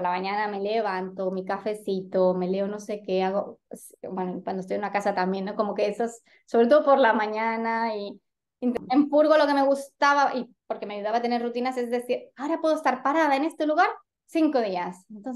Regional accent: Mexico; yo nací en México, pero mi familia es de España y yo viví en México toda mi infancia y todos los veranos iba a visitar a mi familia.

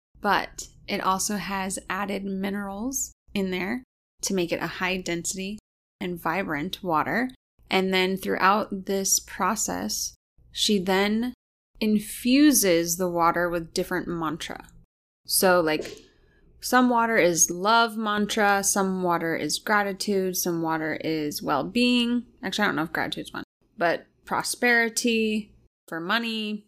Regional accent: Colorado, United States; now in Los Angeles, United States; because growing up in Colorado, like, mm-hmm. we just drink out of the tap water because it's so fresh from the mountain.

